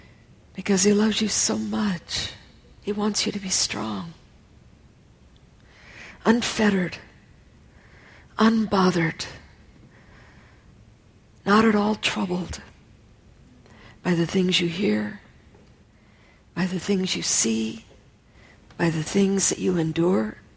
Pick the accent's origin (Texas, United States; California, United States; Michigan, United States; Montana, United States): Michigan, United States; I grew up in Michigan and I was taught that when a tornado comes